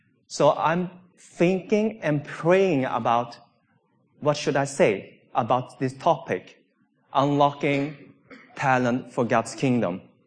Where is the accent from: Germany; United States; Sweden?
Sweden; English is a second language; Because most of the time when I explain where I come from, I would say Sweden.